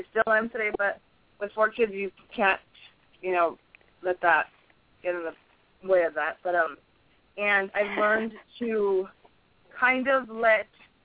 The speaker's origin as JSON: {"language": "English", "town": "Imperial Beach", "region": "California", "country": "United States", "said": "I am from Imperial Beach, California. I am 39 years old, a mother of four."}